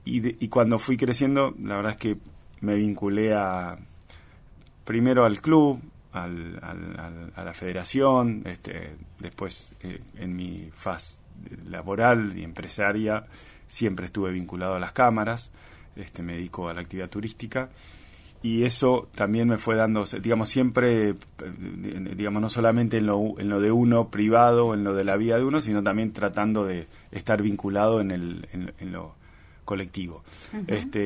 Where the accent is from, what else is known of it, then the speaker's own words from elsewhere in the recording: Tierra del Fuego, Argentina; a mi familia, que somos de Tierra del Fuego desde hace muchísimos años